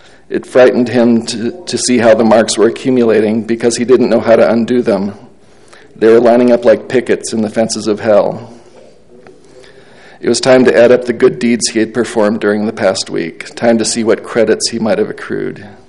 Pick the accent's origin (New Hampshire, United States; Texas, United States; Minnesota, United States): Minnesota, United States; Minneapolis; Although I grew up in Minneapolis, which is relatively cultured and refined compared to the southern Utah setting of The Backslider, the characters and setting of the book are very familiar to me.